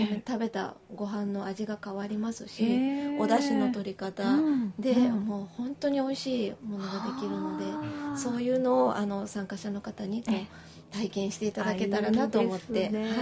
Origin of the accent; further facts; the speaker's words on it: Tamba, Hyogo, Japan; now in Kyoto, Japan; 私が兵庫県 の、はい、あの田舎の出身なので、はい、まあ、丹波市っていうところの出身なので、小さい時から畑とかに、うんうん、あの親しんで大きくなってきたんですね